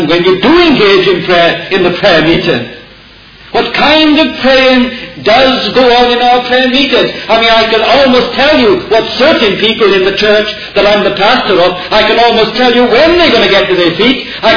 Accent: Wales, United Kingdom; And I'm Welsh anyway, so I have every right to be moody.

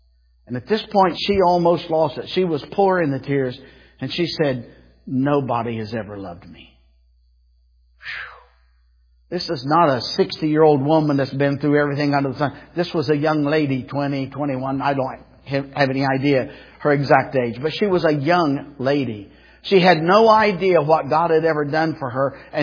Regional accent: Ironton, United States; I'm from Ironton.

